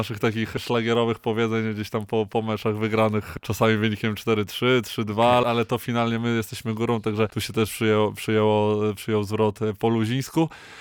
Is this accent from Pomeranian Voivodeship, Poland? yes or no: yes; Gdańsk, Pomeranian Voivodeship, Poland; No możemy tutaj gdzieś tak lokalnie patrzeć, tak, pochodzę z Gdańska